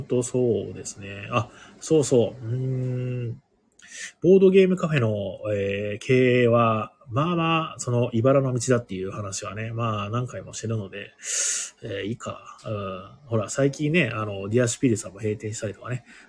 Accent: Ehime, Japan; 出身が愛媛県だっていうのもあるんですけど

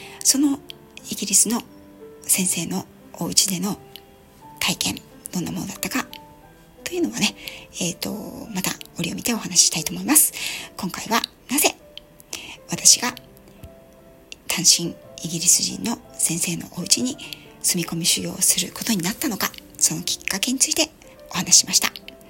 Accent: Yokohama, Kanagawa, Japan; 私は5代目浜っ子なんですね。そして両親もこの横浜で代々事業を営んできたということで、田舎がないです。はい、ずっと建物に囲まれて暮らしてき

